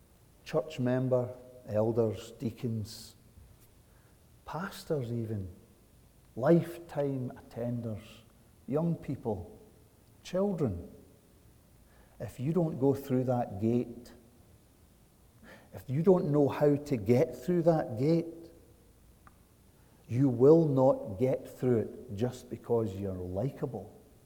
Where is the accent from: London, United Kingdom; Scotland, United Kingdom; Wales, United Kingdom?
Scotland, United Kingdom; now in Canada; when I came from Scotland to Canada, at the gate at Toronto Airport, there was a guy with a gun. Wow. We don't have guns in Scotland.